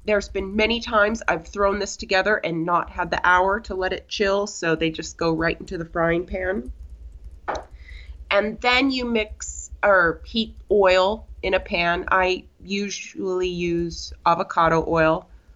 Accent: Wrangell, Alaska, United States; And a lot of kids in Wrangell, where I grew up, would sell garnets.

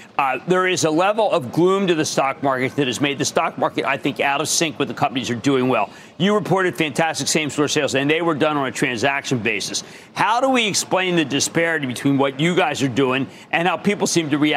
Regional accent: Philadelphia, Pennsylvania, United States; I mean, I see in the NFL, I'm from Philadelphia. It's pretty, you know, Wingstop, you know, if you're from Philadelphia.

